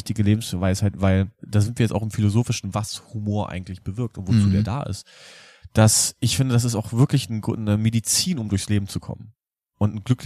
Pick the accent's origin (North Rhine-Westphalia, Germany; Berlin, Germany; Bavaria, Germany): Berlin, Germany; also born or lived in Brandenburg; Naja, ich komme ja aus Berlin und Brandenburg, aus der Ecke. Und das, man sagt ja, Berliner Schnauze kommt ja nicht von ungefähr.